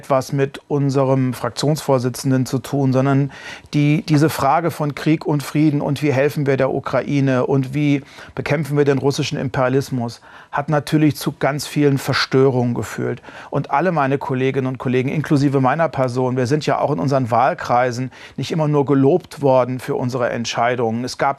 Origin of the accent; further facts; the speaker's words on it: Germany; Ich bin unmittelbar an der Grenze zur ehemaligen DDR groß geworden, aber eben im westlichen Teil unseres Landes.